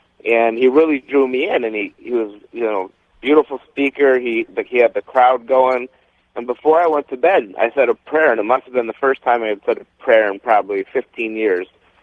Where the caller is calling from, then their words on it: Marco Island, Florida, United States; I'm in Marco Island, Florida.